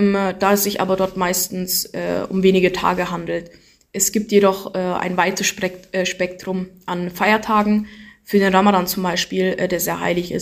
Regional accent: Turkey; da ich im Urlaub meistens zu meinem Herkunftsland, also in die Türkei, reise.

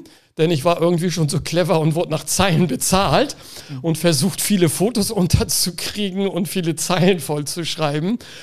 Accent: Hamburg, Germany; born there; ich bin in Hamburg geboren

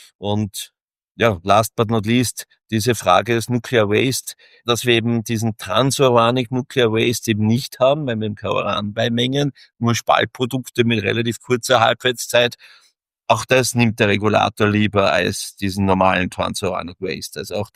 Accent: Austria; born there; wir als gebürtiger Österreicher, hat man ja vielleicht sogar Ängste vor Klarität.

